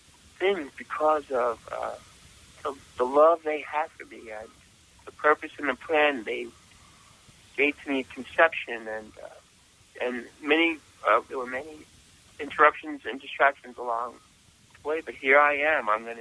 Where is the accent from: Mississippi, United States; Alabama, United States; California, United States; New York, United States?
New York, United States; Rockville Centre; since I'm a little boy growing up in Rockwell Center, she had a prayer rosary group in our home.